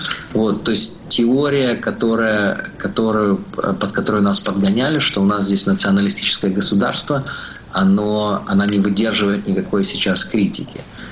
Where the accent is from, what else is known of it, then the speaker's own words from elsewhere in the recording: Lviv, Lviv Oblast, Ukraine; born there; Я могу говорить по-русски, я могу говорить по-украински, я родился во Львове, я себя чувствую абсолютно свободным.